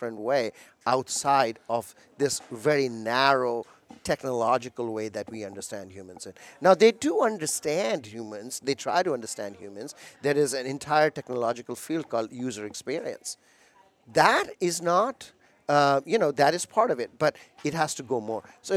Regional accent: India; moved away as an adult; now in United States; I grew up in India. I came here with not much, but a letter of admission to the University of Illinois in 1995.

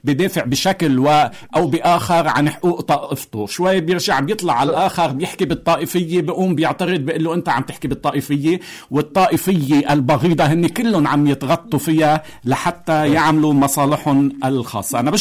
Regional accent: Lebanon

